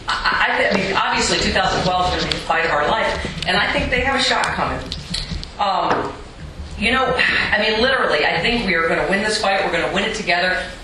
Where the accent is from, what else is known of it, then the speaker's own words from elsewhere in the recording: Lockport, New York, United States; I'm actually from Lockport, New York, which was built by Harrison Radiator.